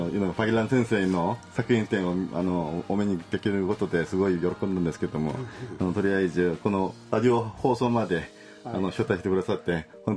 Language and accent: Japanese; South Korea; Japanese is a second language; moved away as an adult; now in Japan; 韓国から参りました。ちょっと下手な日本語でちょっとすいませんですけども、私は1979年に日本で勉強に留学に来てですね、京都市立芸術大学で油科で勉強